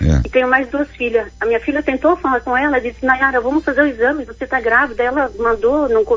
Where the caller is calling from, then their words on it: Camboriú, Santa Catarina, Brazil; Eu falo de Camboriú.